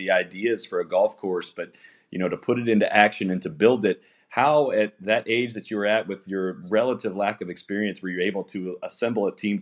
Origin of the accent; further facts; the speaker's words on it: United States; I grew up in the States. I just was used to always playing courses with cart paths near them